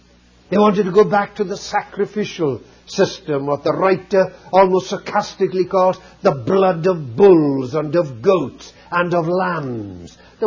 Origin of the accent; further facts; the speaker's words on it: Wales, United Kingdom; As you know from my accent, I come from Wales.